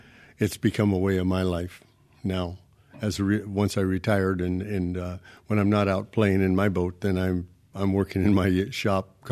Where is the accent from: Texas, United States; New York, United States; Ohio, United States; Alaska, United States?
Alaska, United States; Hoonah; I grew up here in Hoonah also, and my father was a fisherman.